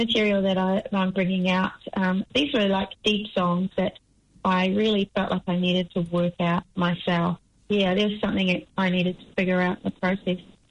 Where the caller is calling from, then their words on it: Christchurch, Canterbury, New Zealand; I am beaming in from Addington in Ōtautahi.